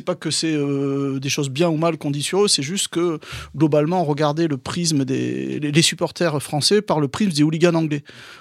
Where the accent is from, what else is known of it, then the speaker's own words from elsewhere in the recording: Bordeaux, Nouvelle-Aquitaine, France; Bon, moi, donc, je suis de Bordeaux, j'allais au stade à Bordeaux.